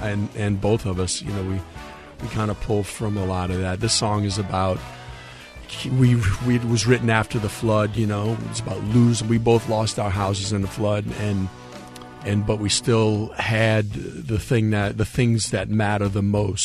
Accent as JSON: {"language": "English", "town": "New Orleans", "region": "Louisiana", "country": "United States", "tie": "born or raised there", "said": "Growing up in New Orleans, of course, the New Orleans sound is just naturally there."}